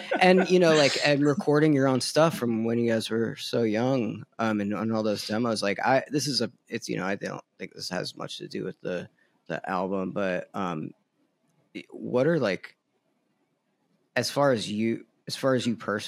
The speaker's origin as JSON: {"language": "English", "town": "Tucson", "region": "Arizona", "country": "United States", "tie": "born or raised there", "said": "I grew up in Tucson, which is like, you know what I mean?"}